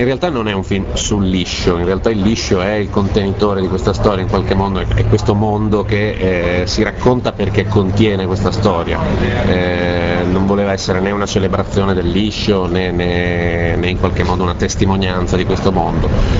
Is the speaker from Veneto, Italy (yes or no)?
no; Emilia-Romagna, Italy; Io e Fabio siamo romagnoli